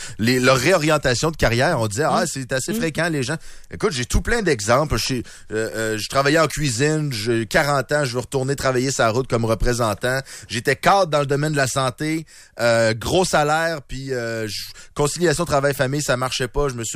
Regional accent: Lévis, Quebec, Canada; born there; Ma terre natale, Lévis.

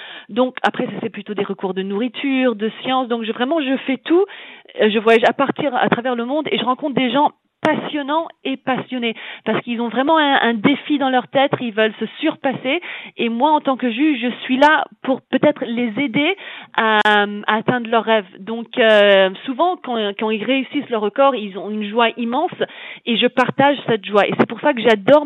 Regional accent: France; now in London, United Kingdom; je suis française mais j'habite à Londres.

